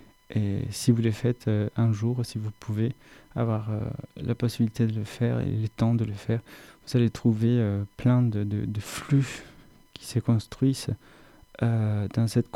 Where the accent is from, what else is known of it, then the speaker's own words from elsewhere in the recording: Bogotá, Bogotá D.C., Colombia; cette expérience a été donnée dans une capitale comme Bogota, je viens de la Colombie